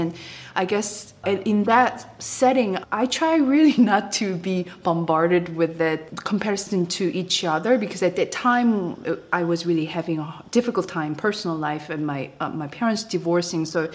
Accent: Busan, South Korea; But later I realized that staying in Busan, which is my hometown, it's not that exciting. I went to university from my home, my own home, you know, nothing exciting.

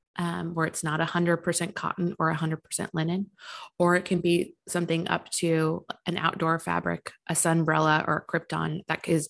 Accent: Fredericksburg, Texas, United States; moved away as an adult; now in New York, United States; Yeah. I'm a Texas girl. I'm from Fredericksburg and I went to UT, and I moved to New York after college

